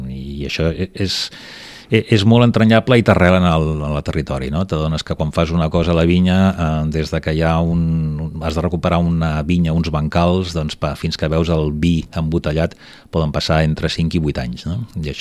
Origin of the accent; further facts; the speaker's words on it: Barcelona, Catalonia, Spain; Jo sóc barceloní, però fill i net de barcelonins, però amb algunes arrels al Penedès per família